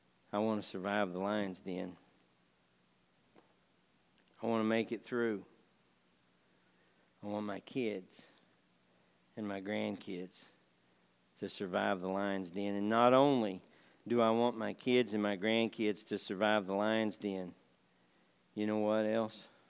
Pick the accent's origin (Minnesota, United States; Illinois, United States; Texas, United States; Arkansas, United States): Arkansas, United States; I'm from Arkansas and I get it.